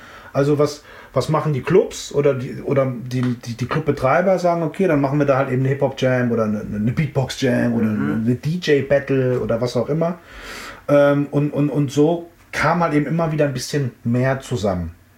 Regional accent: Frankfurt, Hesse, Germany; also born or lived in Offenbach; ich bin in Offenbach geboren und 10 Minuten später bin ich in Frankfurt gewesen. Meine Mutter hat es leider nicht mehr ins Frankfurter Krankenhaus geschafft, so, sondern ich war dann auf einmal da und ich wurde dann in Offenbach geboren.

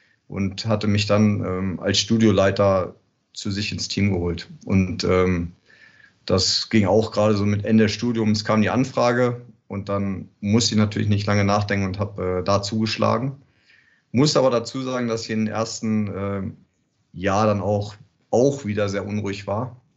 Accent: Hanover, Lower Saxony, Germany; aus meiner Heimatstadt in Hannover

